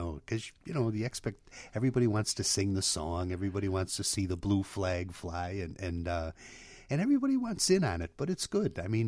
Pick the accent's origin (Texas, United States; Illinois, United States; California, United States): Illinois, United States; You know, I grew up on the South Side, and I knew what that meant to people.